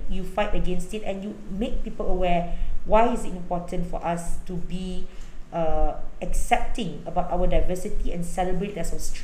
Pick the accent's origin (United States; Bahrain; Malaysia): Malaysia; I'm a Malaysian first before I'm a Malay.